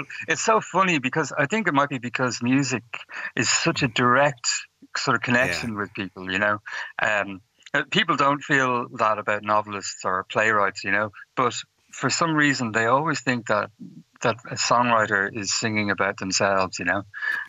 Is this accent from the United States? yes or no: no; Ireland; I was obviously living and growing up in Ireland